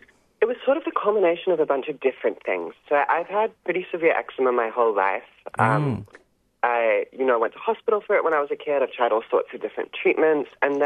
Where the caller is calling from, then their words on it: Victoria, Australia; I'm joining from Woiwurrung country.